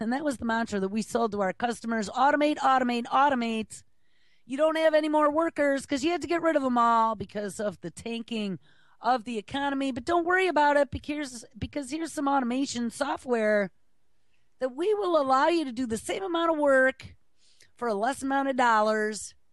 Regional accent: Buffalo, New York, United States; I'm from Buffalo. That was kind of some of our main industries.

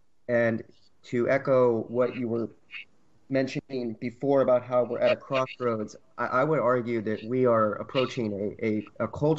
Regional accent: Little Rock, Arkansas, United States; he was in a similar circle of me, of mine, growing up in Little Rock, Arkansas.

